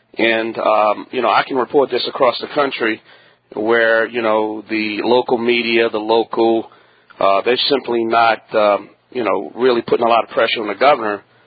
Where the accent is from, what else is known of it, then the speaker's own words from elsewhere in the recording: New Orleans, Louisiana, United States; and I'm from New Orleans. And to be honest with you, Shirley, I'm not happy right now what's going on down there.